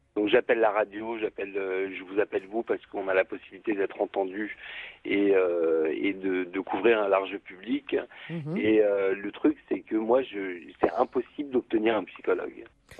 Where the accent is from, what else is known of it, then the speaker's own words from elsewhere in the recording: Paris, Île-de-France, France; Moi, j'ai un prénom français. Je suis français, mais en fait, j'ai vécu dans un environnement arabe. Et donc, dans la rive droite, dans les quartiers de l'Est parisien, où il y a beaucoup de très grosses communautés arabes, il y a Belleville